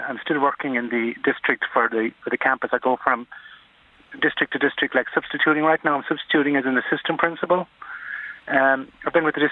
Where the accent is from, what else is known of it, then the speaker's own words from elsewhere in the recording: Dunmore, Connacht, Ireland; moved away as an adult; now in San Antonio, United States; I'm from Damore County, Galway. I worked in Tuam for 6 years in the presentation as a high school music teacher. Then I moved over to San Antonio in 1987